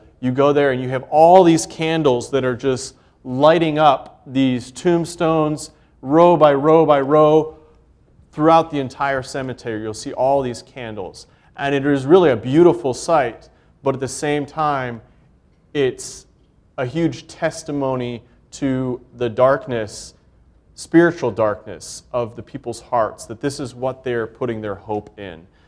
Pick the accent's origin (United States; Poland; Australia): Poland; And we both grew up on the mission field, Claire in Hong Kong, and I grew up in Poland.